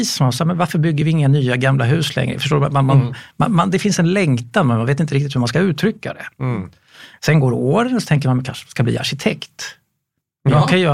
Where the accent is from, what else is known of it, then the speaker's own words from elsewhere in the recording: Djursholm, Stockholm County, Sweden; Började banan här på Söder. Sen blev det Sollentuna centrum. Och sen så landade vi i träförorten i Djursholm. Och där växte jag upp också